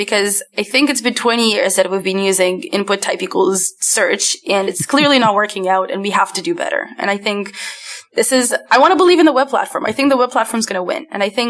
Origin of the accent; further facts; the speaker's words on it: Canada; I'm Canadian. I'm sorry. I pronounce iron really funny.